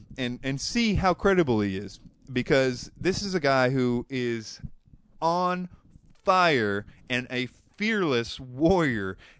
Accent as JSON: {"language": "English", "country": "United States", "said": "And I am an American, and I agree that we shall worship the way we choose"}